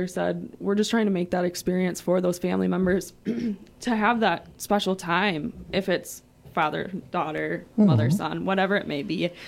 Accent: Stevens Point, Wisconsin, United States; I know I'm originally from Stevens Point

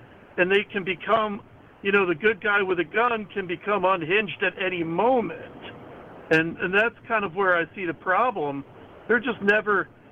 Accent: Philadelphia, Pennsylvania, United States; I'm really disheartened with a lot of what happened in Philadelphia. That's my hometown

